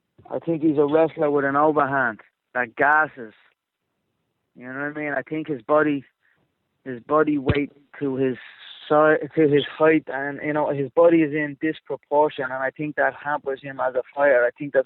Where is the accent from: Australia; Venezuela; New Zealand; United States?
Australia; Melbourne, Victoria; I'm the one that put the UFC on the map here. So if you're coming into my hometown, you best believe I want on the show.